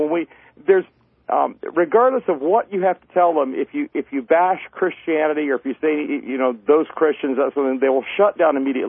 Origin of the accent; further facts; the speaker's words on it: the South, United States; I grew up poor in the South. I mean, I live on a dirt road in an old beat-up house, the house I grew up in.